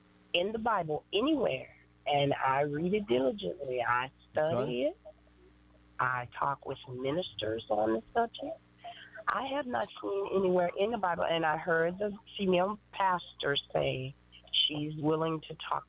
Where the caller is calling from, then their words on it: Manchester, Mississippi, United States; I'm calling from Manchester, Mississippi.